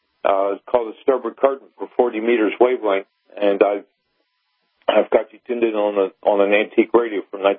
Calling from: Gradyville, Pennsylvania, United States; Have you ever heard of a place called Gradyville?

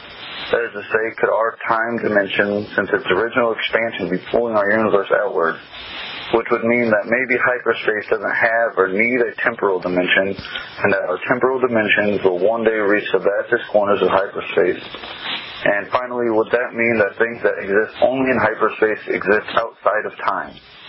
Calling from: Combs, Illinois, United States; I'm calling from Combs, Illinois.

